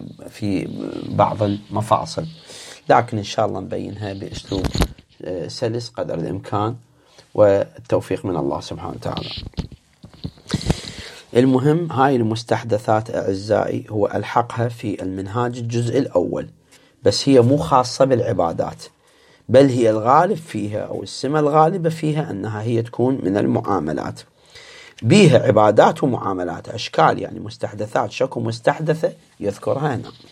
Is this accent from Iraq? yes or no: yes; Iraq